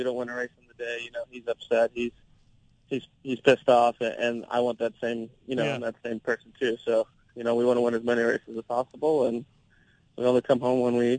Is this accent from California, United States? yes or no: no; Louisville, Kentucky, United States; You know, I'm not born in Louisville, but I'm from Louisville. I spent 10 years there.